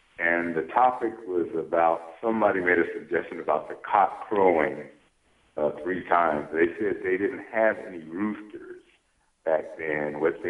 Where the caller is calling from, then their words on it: College Park, Maryland, United States; College Park, Maryland.